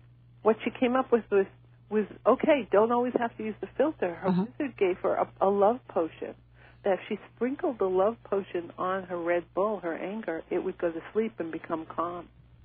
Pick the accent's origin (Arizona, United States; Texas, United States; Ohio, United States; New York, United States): New York, United States; like I'm from New York, so if I walk down the street that I don't feel good on, I don't question it.